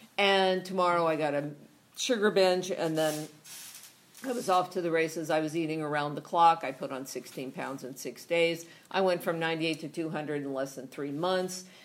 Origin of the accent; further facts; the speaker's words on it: Los Angeles, California, United States; I'm from Southern California in West Los Angeles at the meeting place on Idaho.